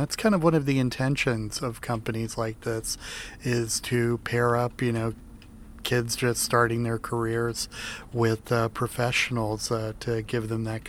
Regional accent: Virginia Beach, Virginia, United States; the album-oriented rock station in Virginia Beach, where I was growing up on Sunday nights for a while

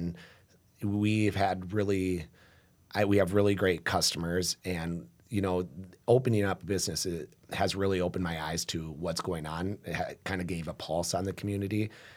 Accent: Sioux Falls, South Dakota, United States; Yeah. You know, I grew up in Sioux Falls, so I'm a native to Sioux Falls, and I love this community

